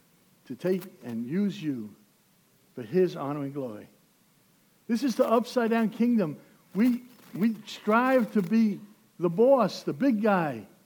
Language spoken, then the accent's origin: English; New York City, New York, United States; That's because I'm a New Yorker, you know, and we got to talk to the people in the car in front of us.